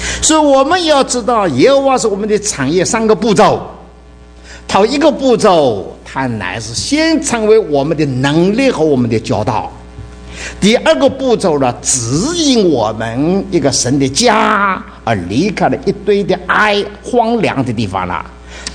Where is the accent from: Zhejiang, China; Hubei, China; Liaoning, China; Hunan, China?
Zhejiang, China; Ningbo; 我们宁波人呢还吃一个螃蟹的